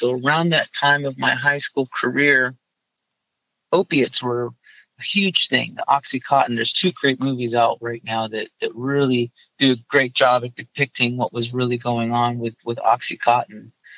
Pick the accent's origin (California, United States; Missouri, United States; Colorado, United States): California, United States; Westminster; growing up in Westminster, California, with a twin brother, and we had that twin gimmick